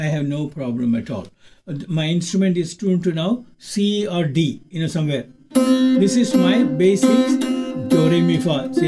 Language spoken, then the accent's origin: English; Kerala, India; born there; English is a second language; But I also know Malayalam, which is I was born in Kerala.